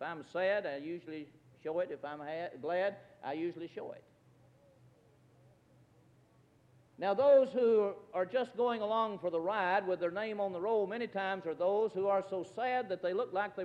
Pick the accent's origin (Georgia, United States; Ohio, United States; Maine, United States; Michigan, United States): Michigan, United States; Detroit; born there; I was born in Detroit. You can imagine by my language, can't you?